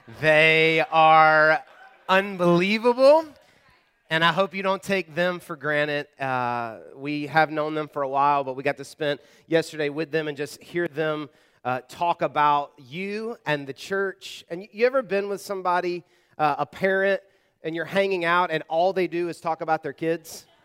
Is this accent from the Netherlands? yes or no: no; the South, United States; I grew up kind of in the Bible Belt in the South where you were just taught that a lot was dependent on you